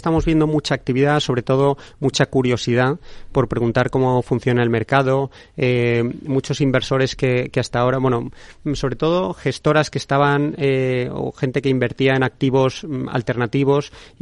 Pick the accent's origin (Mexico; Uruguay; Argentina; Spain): Spain; y eso que estoy en España, ¿no? Y soy español.